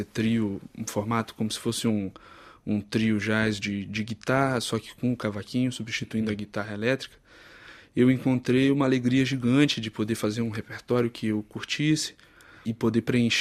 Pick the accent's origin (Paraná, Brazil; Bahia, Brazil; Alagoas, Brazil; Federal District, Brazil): Federal District, Brazil; Brasília; Uma em parceria com amigos queridos de Brasília, de onde eu venho.